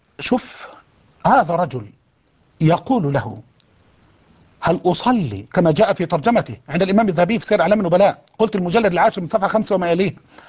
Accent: Egypt; الرواية المحفوظة عندنا كمصريين

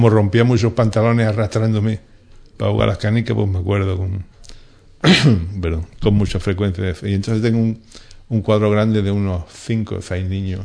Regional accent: Ubrique, Andalusia, Spain; Pues la temática de la pintura urbana de mi pueblo, que yo nunca, en mi pintura siempre se ve Ubrique.

